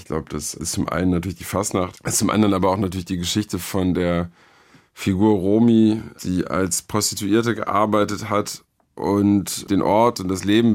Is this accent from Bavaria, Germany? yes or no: no; Düsseldorf, North Rhine-Westphalia, Germany; born there; Naja, ich bin ja zu allem Überfluss auch noch gebürtiger Düsseldorfer und so eine Art Pannenrheinländer.